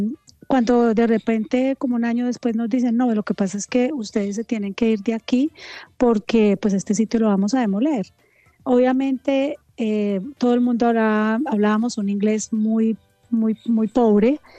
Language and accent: Spanish; Colombia; moved away as an adult; now in United Kingdom; me sentía súper lejos de mi país, añoraba muchísimo a Colombia por pues dificultades en mi país, pues no pude estar allá, decidimos viajar al Reino Unido